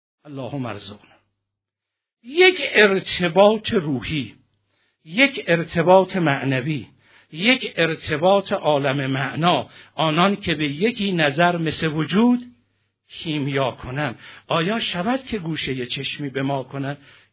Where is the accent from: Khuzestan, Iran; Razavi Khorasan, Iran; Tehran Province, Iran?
Tehran Province, Iran; Tehran; گفتم منم تهرانم، هیچ مشکلی نیست